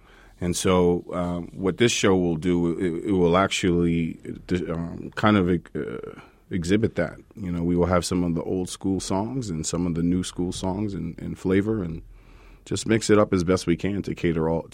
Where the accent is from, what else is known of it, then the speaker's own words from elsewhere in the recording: New York, United States; I'm from New York, and so I grew up in Long Island, and we went to a church out in Queens that was in a black neighborhood out there.